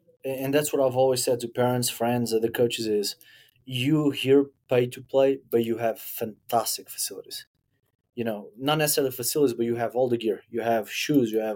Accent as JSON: {"language": "English", "country": "Portugal", "second_language": "English", "said": "I cannot talk by entire Europe because I'm only from Portugal"}